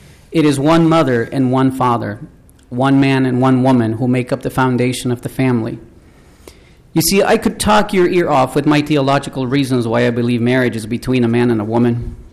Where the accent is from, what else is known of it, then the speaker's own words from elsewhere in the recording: California, United States; also born or lived in Guatemala / Hawaii; now in Minnesota, United States; I was born in Guatemala, raised in California and Hawaii, but have lived in Minnesota most of my life.